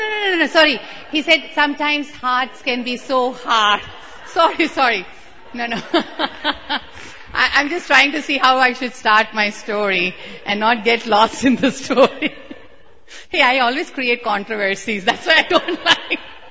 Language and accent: English; India; I said, I'm from India, Maharaj. I can manage the heat, you know.